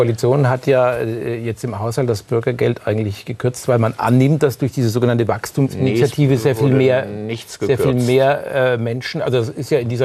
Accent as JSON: {"language": "German", "region": "North Rhine-Westphalia", "country": "Germany", "said": "Also erstens sehen Sie in mir einen rheinischen Optimisten. So bin ich veranlagt, so sind wir Rheinländer."}